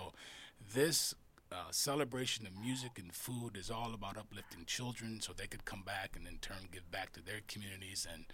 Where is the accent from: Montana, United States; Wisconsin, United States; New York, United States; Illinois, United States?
Wisconsin, United States; We're from Wisconsin, but we like to think like we're from Texas and do things big.